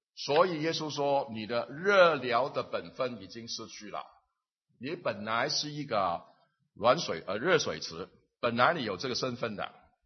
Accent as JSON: {"language": "Chinese", "region": "Guangdong", "country": "China", "accent": "Cantonese", "second_language": "Chinese", "said": "我们广东话是比较简单的，不要你，不是简单，我们九个音的，你们学不到了"}